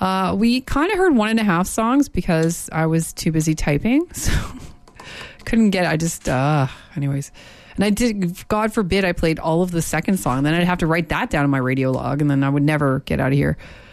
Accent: Windsor, Ontario, Canada; now in Vancouver, Canada; So I'll be back on the 29th, but I'll be in Windsor, Ontario, which is my hometown, visiting the family.

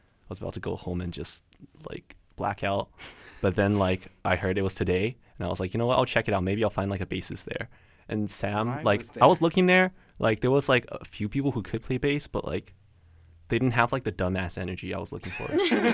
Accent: Alberta, Canada; I'm from Alberta.

